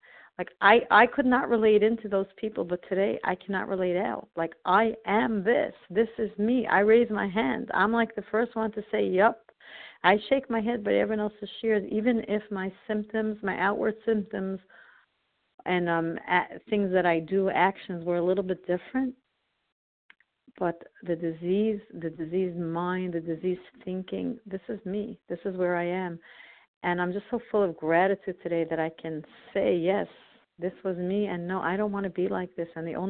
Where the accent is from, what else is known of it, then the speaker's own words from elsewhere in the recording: New York, United States; I'm from New York, Eastern Standard Time.